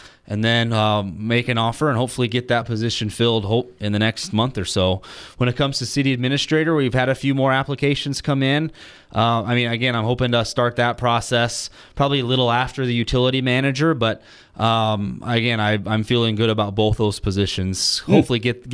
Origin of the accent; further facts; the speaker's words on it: Fremont, California, United States; I was born and raised in Fremont. This is definitely my home.